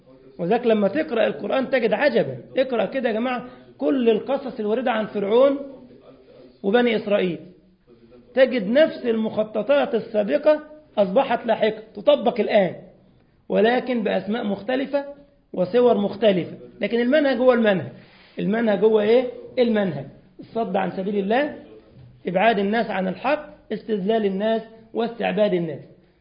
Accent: Egypt; والله ودي كانت حادثة مشهورة عندنا في مصر

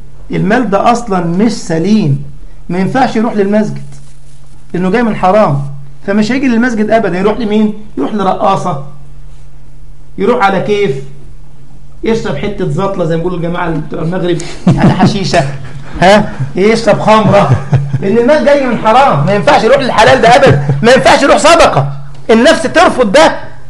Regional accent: Egypt; ذهبنا الرجل أعمال كبير عندنا في مصر

